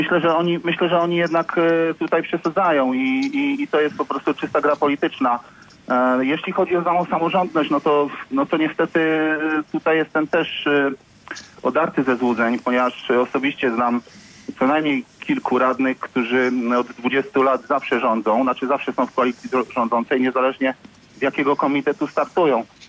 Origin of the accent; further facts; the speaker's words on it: Silesian Voivodeship, Poland; Przede wszystkim chciałem powiedzieć, że ja jestem ze Śląska, więc ta sprawa nas dotyczy szczególnie.